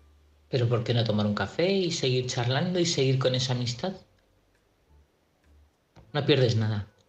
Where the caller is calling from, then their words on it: Madrid, Community of Madrid, Spain; corresponsal de Madrid.